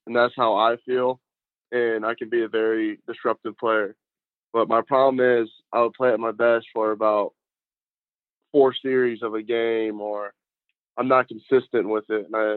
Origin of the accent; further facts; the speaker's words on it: Prophetstown, Illinois, United States; So I'm from a really small town. I'm from Prophetstown, Illinois, most famously known as the hometown of Brett Bielema.